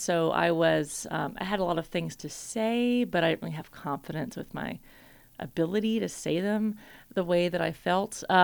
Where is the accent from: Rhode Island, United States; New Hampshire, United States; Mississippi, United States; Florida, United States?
Mississippi, United States; This show is about growing up in Mississippi, in the woods of Mississippi.